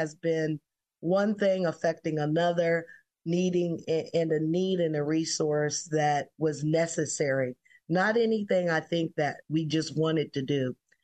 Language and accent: English; Chicago, Illinois, United States; I grew up in the Bronzeville community, and my family sold our house in 2004 that we owned since the 1940s for $36,000.